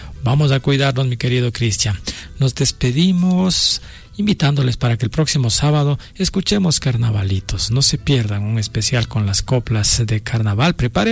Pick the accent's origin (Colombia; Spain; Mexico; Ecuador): Ecuador; a valorar lo que somos como ecuatorianos